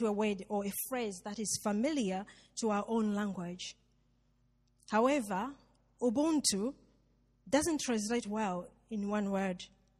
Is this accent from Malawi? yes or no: yes; Malawi; English is a second language; I grew up in Malawi, and I went to a boarding school called Livingstonia Secondary School.